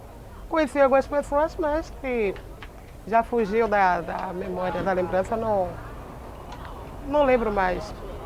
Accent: Salvador, Bahia, Brazil; born there; onde eu nasci, essas coisas. Salvador é bairro Palmiúdo.

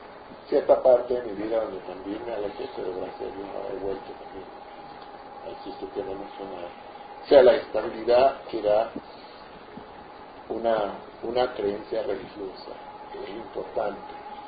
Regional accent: Panama; yo soy panameño, muy nacionalista y todo

